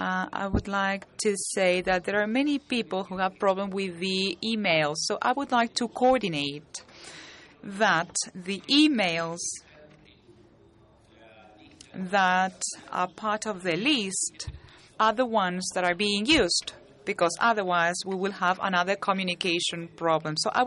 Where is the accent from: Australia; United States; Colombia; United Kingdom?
Colombia; Good morning. … from Colombia.